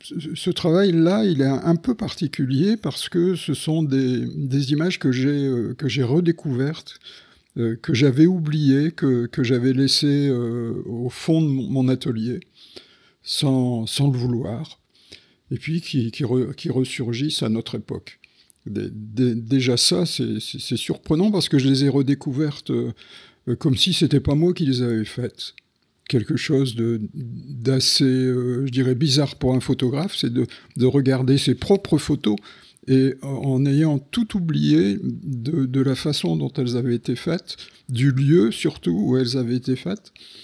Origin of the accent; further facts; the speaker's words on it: Hauts-de-France, France; born there; je suis né dans les Hauts-de-France et c'est vraiment une terre qui m'intéresse. Pas seulement parce que j'y vis